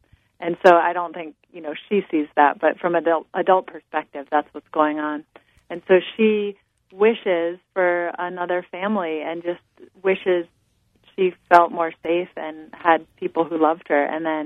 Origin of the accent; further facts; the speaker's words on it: Ithaca, New York, United States; I'll tell you I'm talking to you from my hometown, Ithaca, New York.